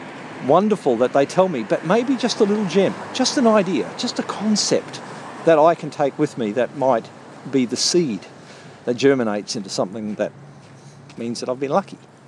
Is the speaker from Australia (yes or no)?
yes; Australia; now in Berlin, Germany; in my home country, in Australia